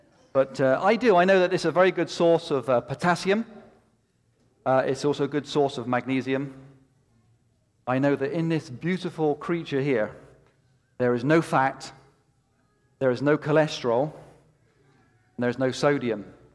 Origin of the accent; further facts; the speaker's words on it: England, United Kingdom; You know, I'm from England. We're stiff, and we're all the rest of it.